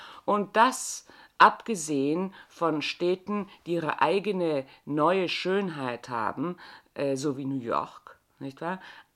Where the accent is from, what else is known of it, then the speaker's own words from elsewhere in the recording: Bavaria, Germany; accent: Bavarian; ich kann schon das Bayerische, gell? Sie kann schon, aber merken tut man es nicht mehr. Ich bin also eine bayerische Landperson